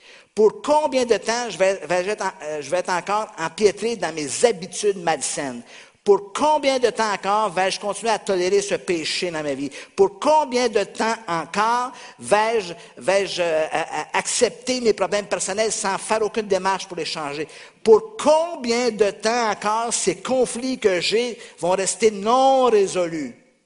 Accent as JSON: {"language": "French", "town": "Surgères", "region": "Nouvelle-Aquitaine", "country": "France", "said": "Maintenant, mon accent a été un peu changé. C'est la déformation d'Amérique. Mais je viens d'ici, vous devriez me considérer comme l'un des vôtres."}